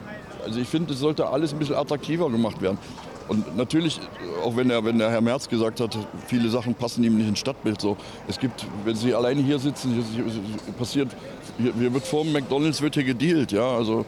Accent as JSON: {"language": "German", "region": "Rhineland", "country": "Germany", "lives_now": "Thuringia, Germany", "said": "ich bin eingewandert. Ich bin normal, komme ich aus dem Rheinland."}